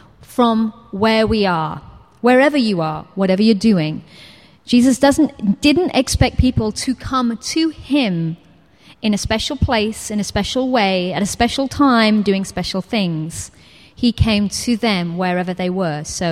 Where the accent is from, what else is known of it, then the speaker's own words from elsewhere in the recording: England, United Kingdom; Because I'm English.